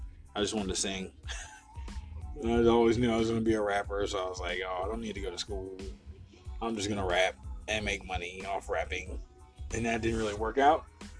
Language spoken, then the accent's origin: English; Norfolk, Virginia, United States; born there; also born or lived in Pensacola; I was born in Norfolk. My dad's retired Navy.